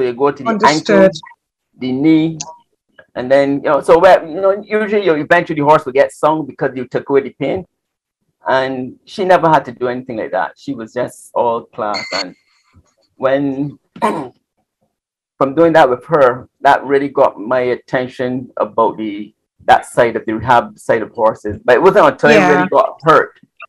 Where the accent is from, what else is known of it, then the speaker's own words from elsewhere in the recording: England, United Kingdom; born there; I was born in England